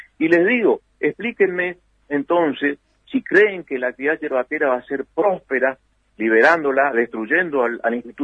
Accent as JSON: {"language": "Spanish", "town": "Colonia Guaraní", "region": "Misiones", "country": "Argentina", "tie": "born or raised there", "said": "Hoy aquí, en mi pueblo, en Colonia Guaraní, están pagando 4.500 pesos la tonelada"}